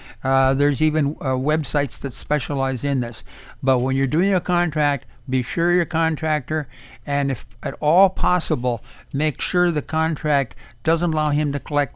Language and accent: English; Wisconsin, United States; now in Miami, United States; I'm from Wisconsin, where when I was young, everybody was very honest. But down here in Miami